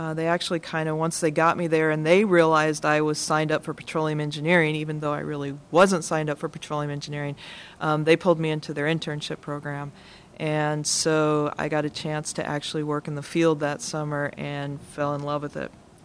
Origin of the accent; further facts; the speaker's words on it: Wyoming, United States; I grew up in Wyoming, and I grew up around oil fields.